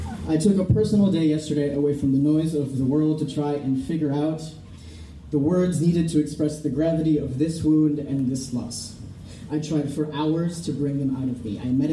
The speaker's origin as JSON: {"language": "English", "region": "Florida", "country": "United States", "tie": "born or raised there", "also_born_or_lived": "Venezuela", "said": "I was born in Venezuela, and I grew up in Florida, the immigrant child of immigrants."}